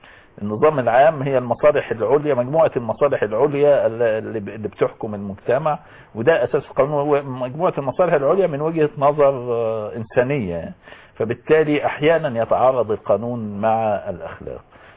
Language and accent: Arabic; Egypt; احنا كمصريين